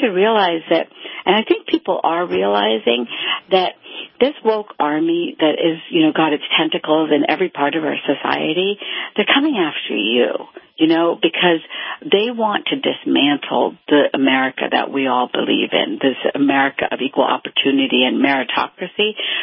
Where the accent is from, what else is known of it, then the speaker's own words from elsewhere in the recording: India; Well, I'm from India